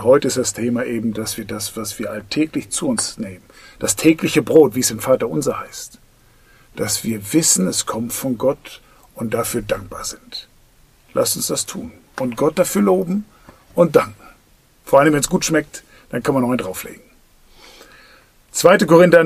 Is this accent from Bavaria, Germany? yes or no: no; Soest, North Rhine-Westphalia, Germany; in Soest, in Dairingsen, wo ich aufgewachsen bin.